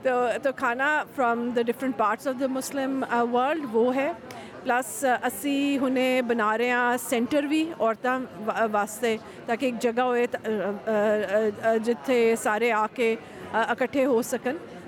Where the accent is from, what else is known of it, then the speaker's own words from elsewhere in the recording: Punjab, Pakistan; now in Australia; ਮੈਂ ਮੁਸਲਮਾਨ ਹਾਂ ਪਰ ਮੈਂ ਆਸਟ੍ਰੇਲੀਅਨ ਵੀ ਹਾਂ, ਅਤੇ ਮੈਂ ਪੰਜਾਬ ਤੋਂ ਹਾਂ, ਪਾਕਿਸਤਾਨ ਤੋਂ ਹਾਂ